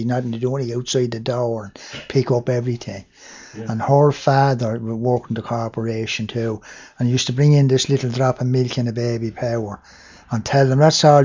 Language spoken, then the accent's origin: English; Leinster, Ireland; They all think I'm from Wicklow. But I do leave it, so I hate to say I'm from County Dublin.